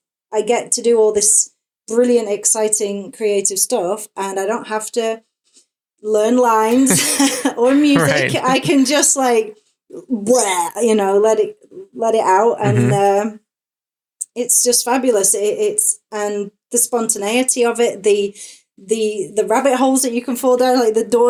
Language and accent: English; North West England, United Kingdom; Because, you know, I was brought up in Northwest England. There ain't that much going on.